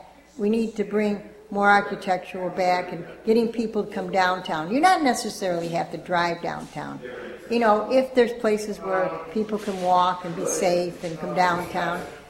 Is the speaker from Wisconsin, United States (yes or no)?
no; Syracuse, New York, United States; I'm from Syracuse, New York. I've lived here all my life.